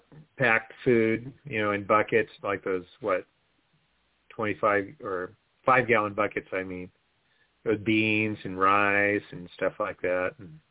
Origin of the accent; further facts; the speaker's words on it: Hawaii, United States; Now, I grew up in Hawaii, and so, we eat saimin, which is like ramen.